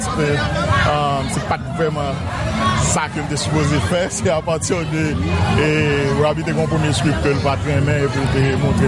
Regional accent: Port-au-Prince, Ouest, Haiti; J'ai grandi dans la Cité Soleil, so, c'est là que je fais études, moi, etc.

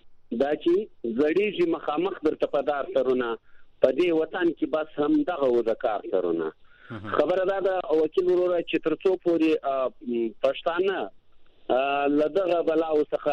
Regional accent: Pakistan; موږ خو پاکستانیان موږ خو په پاکستان کې پراته یو

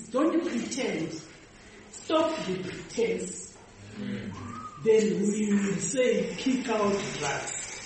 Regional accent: Mali; I shouldn't forget that I come from Mali.

